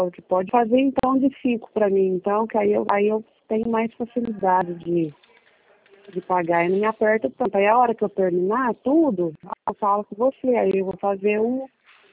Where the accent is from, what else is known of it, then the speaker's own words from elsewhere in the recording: Serrania, Minas Gerais, Brazil; Serrania, Minas Gerais. É pertinho, 25 quilômetros de Alfenas.